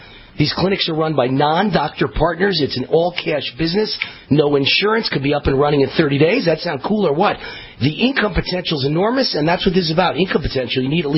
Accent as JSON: {"language": "English", "region": "New York", "country": "United States", "said": "It just turned out that I'm from Westchester County, New York, and she's from Westchester County, New York, and my parents were there"}